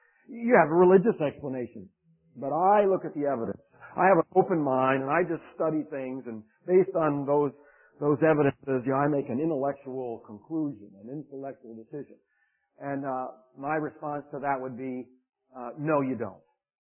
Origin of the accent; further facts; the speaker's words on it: Indiana, United States; I'm from Northern Indiana, and I'm a Hoosier. I'm a Northerner. I'm a Yankee. I've lived up there for a long time.